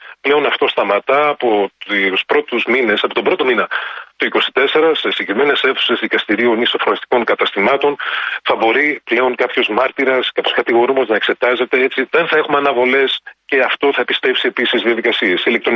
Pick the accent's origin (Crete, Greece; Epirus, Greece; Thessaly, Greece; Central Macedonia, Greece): Thessaly, Greece; Είμαι Θεσσαλός, αλλά δεν μπορώ να μην σκέφτομαι τους ανθρώπους στον Εύρο